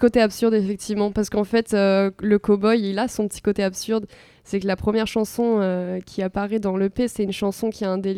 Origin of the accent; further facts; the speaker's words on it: Toulon, Provence-Alpes-Côte d'Azur, France; now in Limoges, France; Moi, je viens vers Toulon, vers Marseille, je ne sais pas si vous voyez.